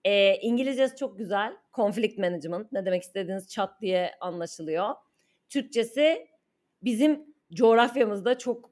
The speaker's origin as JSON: {"language": "Turkish", "region": "Ankara", "country": "Turkey", "tie": "born or raised there", "said": "Ben Ankaralıyım. Bizi dinleyenler zaten bilirler. Ve Ankara mütevaziliğin öğütlendiği yani mütevazi olmayanın sopalandığı bir yerdi ben büyürken."}